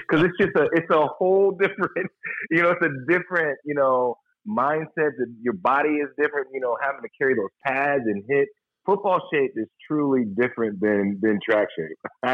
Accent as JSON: {"language": "English", "town": "Houston", "region": "Texas", "country": "United States", "tie": "born or raised there", "said": "growing up in Texas and running and getting in shape in Texas."}